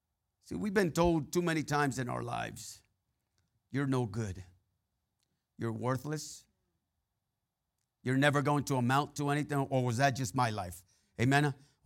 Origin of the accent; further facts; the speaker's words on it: California, United States; Growing up in the San Joaquin Central Valley there in California, all you had was fields, fields, and more fields.